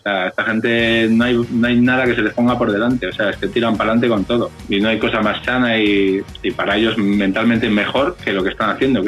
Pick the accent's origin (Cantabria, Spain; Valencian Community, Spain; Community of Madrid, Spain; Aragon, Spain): Cantabria, Spain; sobre todo la cántabra, que es la que más cerca me toca, porque yo soy de Cantabria